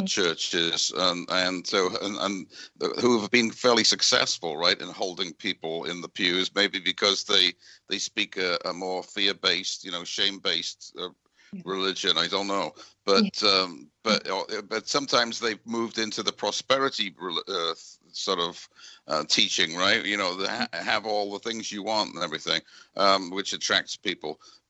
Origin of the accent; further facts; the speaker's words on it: United Kingdom; moved away as an adult; now in United States; When I first came to the States and about 40 years ago from Britain, you know, I grew up in Britain